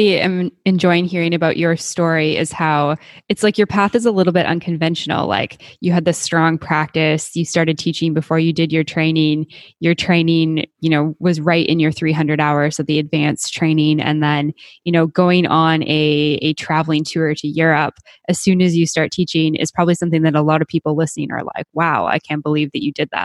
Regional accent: Canada; I'm from Canada, so obviously the temperature is very fluctuating there between the seasons.

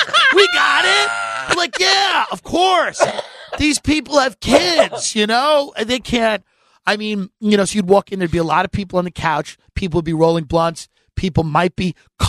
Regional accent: Long Island, New York, United States; because I'm from New York and Long Island, it's freezing.

